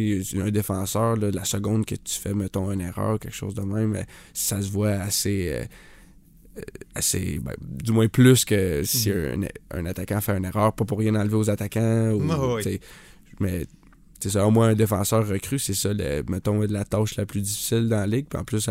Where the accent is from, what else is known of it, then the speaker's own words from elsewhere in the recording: Blainville, Quebec, Canada; Donc moi, je viens de Blainville